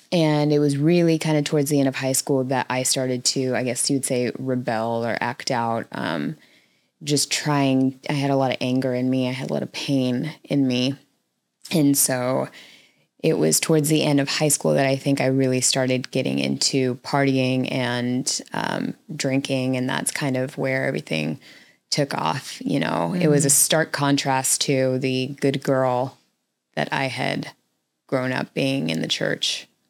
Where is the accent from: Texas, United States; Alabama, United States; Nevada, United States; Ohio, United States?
Nevada, United States; Las Vegas; Yeah. Born and raised in Las Vegas. So it's interesting because people say, you know, what was it like growing up in Las Vegas?